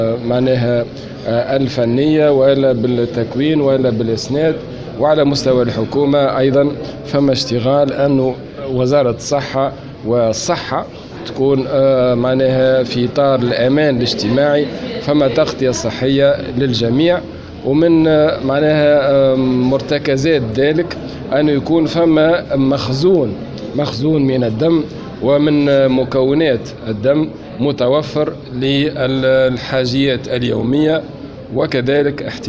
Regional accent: Tunisia; النسبة اللي عندنا في تونس تفوق الحاجة

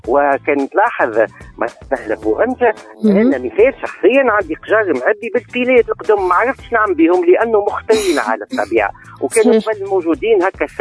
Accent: Tunisia; شركة الحمد لله عندنا في تونس سوتيوب نجم ريكوبير الزيوت

